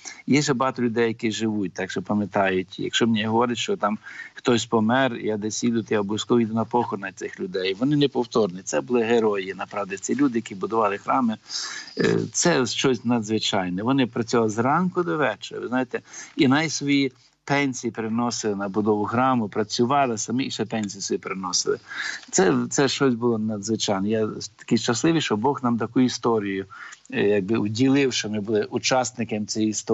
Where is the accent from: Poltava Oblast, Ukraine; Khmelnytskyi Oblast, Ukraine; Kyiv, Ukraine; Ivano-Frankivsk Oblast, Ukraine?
Khmelnytskyi Oblast, Ukraine; Kornochivka; А я родом з Хмельниччини, біля Кам'янець-Подільського, недалечко, є таке село Корночівка, Дезіньків, Корночівка. А я звідти родом, так, з тої сторони України.